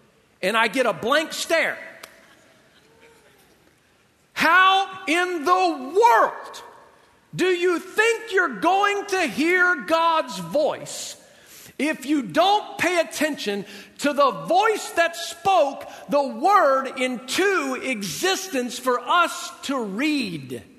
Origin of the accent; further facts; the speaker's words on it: Southern United States, United States; I'm from the South, right? Black duct tape on the side of this thing, right?